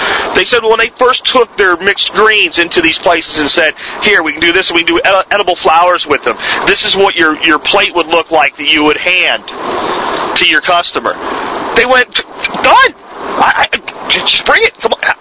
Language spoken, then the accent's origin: English; Texas, United States; Even within America, and I'm an American, I'm a Texan